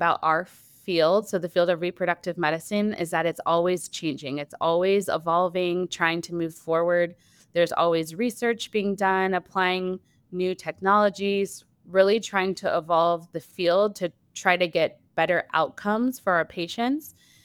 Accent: Indiana, United States; So I am originally from Indiana. So I completed my undergraduate training at Indiana University in Bloomington.

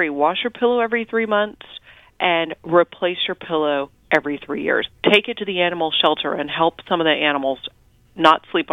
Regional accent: Austin, Texas, United States; I'm from the University of Texas at Austin, born and raised in Austin, yes.

